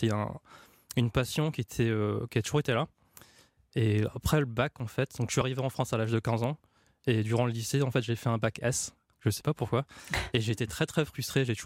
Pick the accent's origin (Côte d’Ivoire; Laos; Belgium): Laos; J'ai grandi au Laos, c'est là-bas que j'ai commencé à regarder des dessins animés d'abord